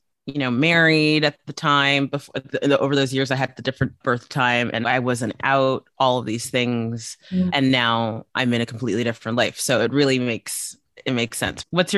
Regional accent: South Africa; I grew up for a good chunk of my life in South Africa

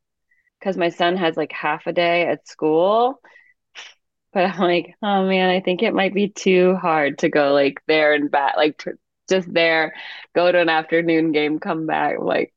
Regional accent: California, United States; born there; I was born in the East Bay. Like all my family was Oakland A's fans.

